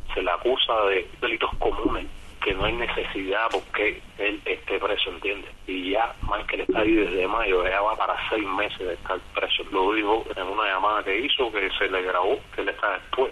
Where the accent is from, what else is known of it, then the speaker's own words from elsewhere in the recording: Cuba; ¿Quién te dijo que Cuba es de ustedes? Si mi Cuba es de toda mi gente.